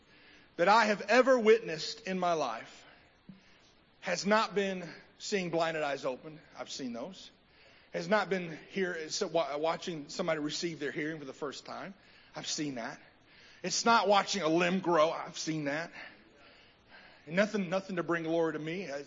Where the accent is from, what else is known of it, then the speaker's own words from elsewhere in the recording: Wisconsin, United States; accent: Wisconsin; I grew up in Wisconsin. Did you guys just hear that? Wisconsin. That's my accent coming out there.